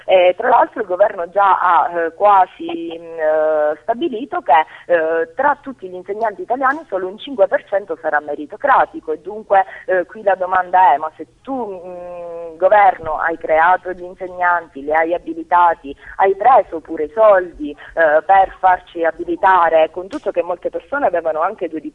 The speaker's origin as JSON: {"language": "Italian", "region": "Sicily", "country": "Italy", "said": "io sono siciliana, penso si sente"}